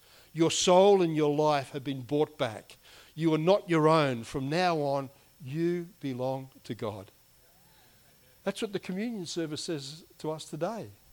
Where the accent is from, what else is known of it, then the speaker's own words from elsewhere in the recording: Australia; I said, I'm from Australia.